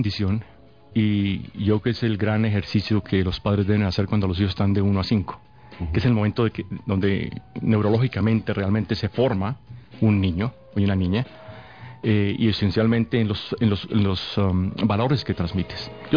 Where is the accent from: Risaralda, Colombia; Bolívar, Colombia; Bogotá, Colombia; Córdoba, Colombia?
Bogotá, Colombia; born there; Yo nací realmente en Bogotá